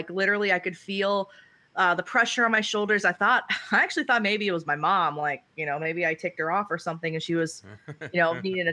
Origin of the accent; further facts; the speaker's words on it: San Diego, California, United States; now in Raleigh, United States; lived in San Diego my whole life, but I went to Kentucky 2 or 3 weeks at a time during the summers. Yeah, and then I moved to Raleigh almost about 2.5 years ag